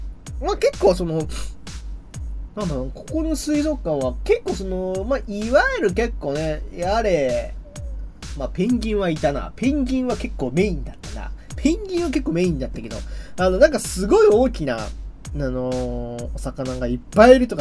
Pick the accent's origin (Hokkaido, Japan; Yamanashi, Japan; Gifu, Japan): Hokkaido, Japan; 北海道にも、結構僕の地元の道東の方にあるですね